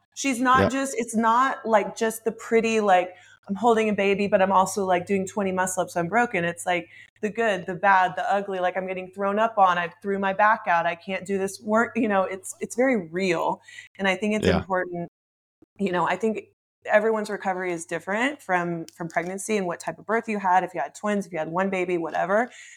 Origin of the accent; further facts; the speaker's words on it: Texas, United States; You know, I'm from Texas, which is not a very progressive state, but I do have very progressive liberal parents.